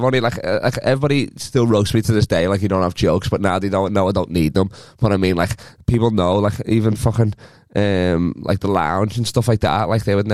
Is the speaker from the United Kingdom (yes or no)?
yes; North West England, United Kingdom; accent: Scouse; I'm used to the Scouse accent anyway. Everybody sounds like me back ho